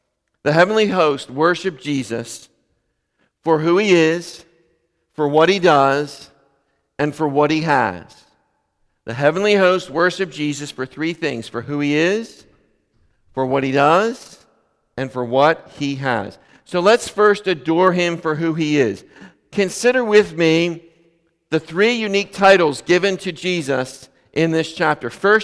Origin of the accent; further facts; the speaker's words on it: Philadelphia, Pennsylvania, United States; You know, I mean, I'm a city boy. I mean, I'm born and raised in Philadelphia.